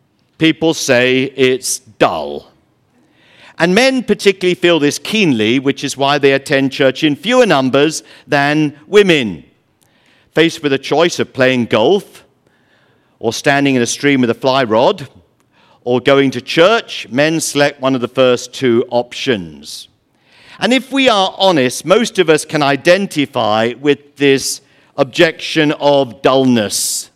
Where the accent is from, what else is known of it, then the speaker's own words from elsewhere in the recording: London, United Kingdom; My two brothers and I grew up in London, England